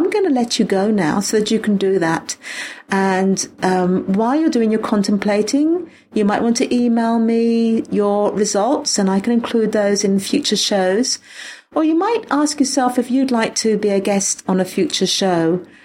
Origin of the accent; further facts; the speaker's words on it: England, United Kingdom; Because I am English, not French, in which case it would be vert.